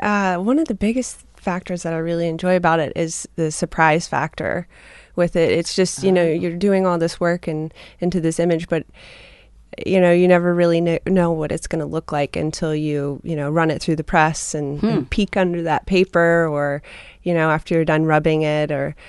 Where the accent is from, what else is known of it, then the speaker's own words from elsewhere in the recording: Cincinnati, Ohio, United States; now in Portland, United States; I actually grew up in Cincinnati, Ohio.